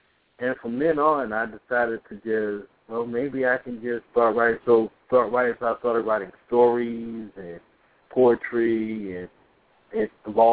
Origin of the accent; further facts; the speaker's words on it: St. Louis, Missouri, United States; I was born in St. Louis, Missouri.